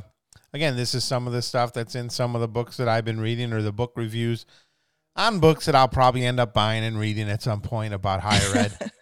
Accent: Midwest, United States; You know, growing up in the Midwest, no, I don't.

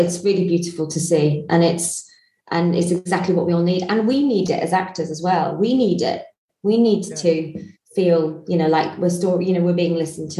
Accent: Blackpool, North West England, United Kingdom; because I'm from Blackpool originally.

